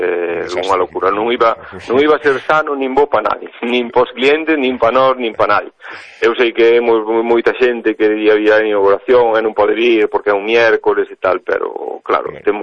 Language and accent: Galician; Callón, Galicia, Spain; Mira que eu son daqui de Callón, vivo aquí, levo toda a vida aquí